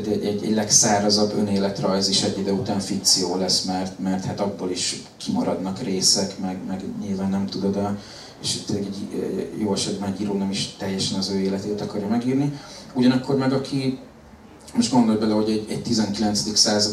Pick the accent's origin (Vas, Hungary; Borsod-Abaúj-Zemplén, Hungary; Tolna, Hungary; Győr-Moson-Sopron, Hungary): Győr-Moson-Sopron, Hungary; Mosonmagyaróvár; most a Magyaróváron, a szülővárosomban a könyvbemutató után